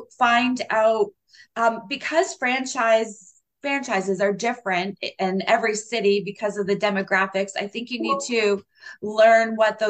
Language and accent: English; Windsor, Ontario, Canada; now in Toronto, Canada; Yeah, so I grew up here in Windsor and then have spent the last 16 years in the GTA.